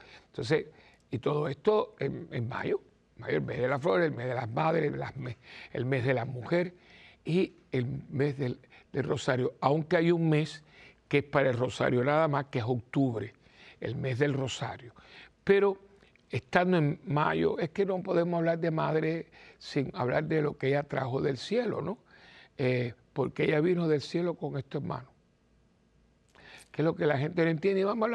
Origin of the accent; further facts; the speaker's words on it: Miami, Florida, United States; also born or lived in Cuba / Puerto Rico / Rome, Italy / Colombia; yo nací en Cuba. Me crío porque mis años de 11, 12, 13 fueron en Miami. Llego a Puerto Rico como a 16, 17 años. He vivido en Puerto Rico. Estudié 8 años en Roma. Estuve un año y medio en Colombia. Mis abuelos son españoles